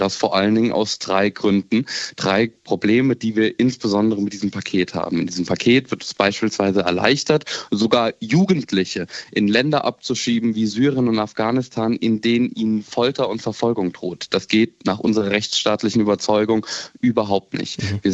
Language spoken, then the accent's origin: German; Offenbach, Hesse, Germany; Sie haben es gesagt, ich komme aus Offenbach